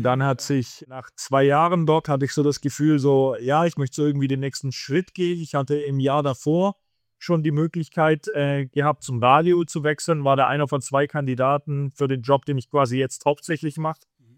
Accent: Vaihingen an der Enz, Baden-Württemberg, Germany; ich komme aus Vaihingen oder stamme aus Vaihingen-Enz

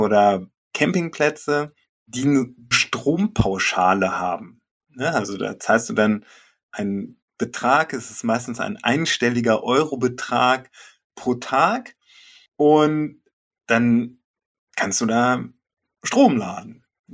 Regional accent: Germany; born there; Gebürtig komme ich aus dem Harz.

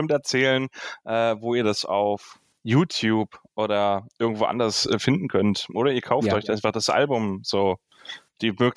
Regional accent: Northern Germany, Germany; Ey, ich komme aus dem Norden. Es ist Wunder, wenn hier mal die Sonne scheint.

